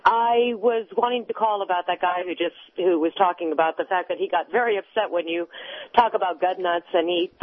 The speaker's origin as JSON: {"language": "English", "town": "Las Vegas", "region": "Nevada", "country": "United States", "said": "I'm also from Las Vegas"}